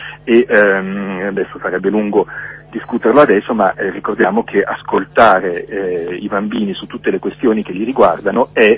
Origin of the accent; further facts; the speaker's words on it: Milan, Lombardy, Italy; born there; della mia città natale, che è Milano